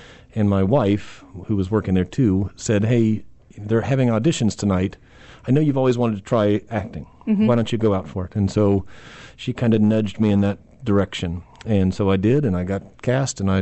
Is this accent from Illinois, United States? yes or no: no; San Antonio, Texas, United States; I spent most of my time growing up in San Antonio, Texas, at Fort Sam Houston. My dad was Army, 20 years.